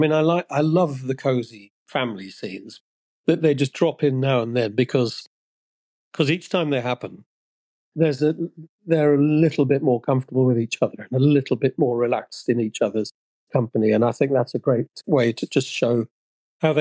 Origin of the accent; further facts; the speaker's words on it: Rednal, West Midlands, United Kingdom; born there; She was born in Barnt Green, and I was born in Rednall, which is like next door, you know.